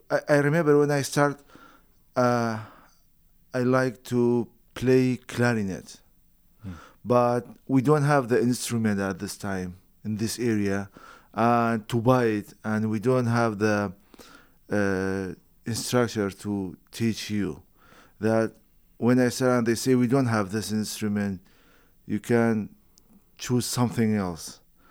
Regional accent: Kurdistan Region, Iraq; moved away as an adult; now in Kalamazoo, United States; Yes, I am from Kurdistan, north of Iraq. I came to USA and Kalamazoo 2014. And I came to study Master of Music.

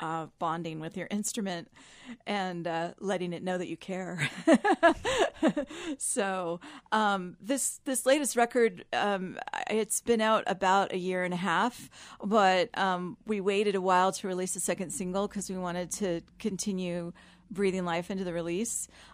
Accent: Seattle, Washington, United States; Well, originally I'm from Seattle.

